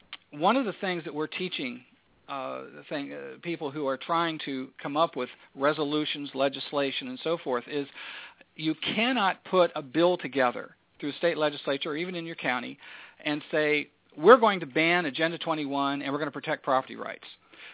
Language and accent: English; Ohio, United States; just some of the victories that we've begun to have in Ohio, my home state, in northern Ohio, in the Cleveland area